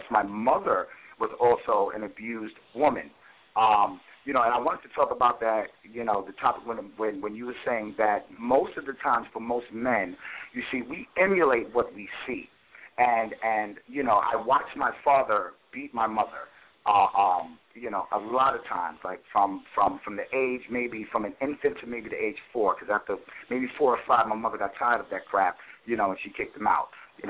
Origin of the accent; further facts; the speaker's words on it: Bronx, New York, United States; In our community, you know, from the BX, I'm originally from the Bronx, stand up BX